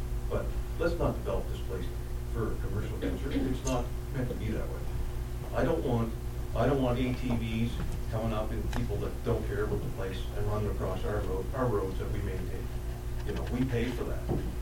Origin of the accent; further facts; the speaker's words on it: Dartmouth, Nova Scotia, Canada; also born or lived in Halifax; The people that are my age in the 50s, late 50s, that are coming here because we want to be here. I'm from Dartmouth and Halifax. I grew up there all my life.